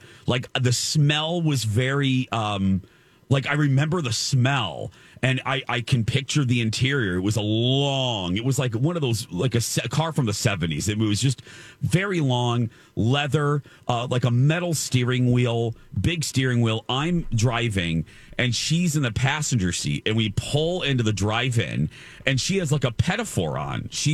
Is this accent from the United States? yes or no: yes; Michigan City, Indiana, United States; We had a couple of these in my hometown in Michigan City.